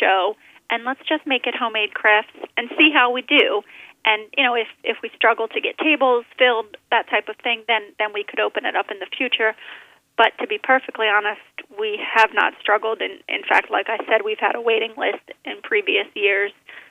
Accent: Coatesville, Pennsylvania, United States; We grew up in St. Cecilia's Parish. My mom went to St. Cecilia's. It was Coatesville Catholic when I went through the school, and then graduated from Bishop Shanahan as well.

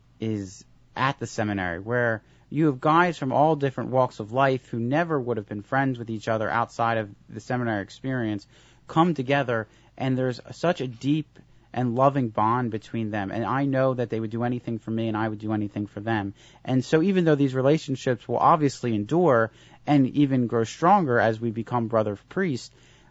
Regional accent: Philadelphia, Pennsylvania, United States; I grew up in Philadelphia. I went to school in the Archdiocese of Philadelphia. And I know the people there so well.

